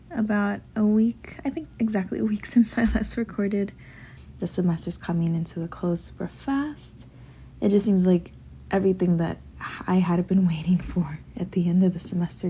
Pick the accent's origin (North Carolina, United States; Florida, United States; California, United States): California, United States; Los Angeles; I'm from Los Angeles, California, first generation low income. Both of my parents are undocumented Mexican immigrants.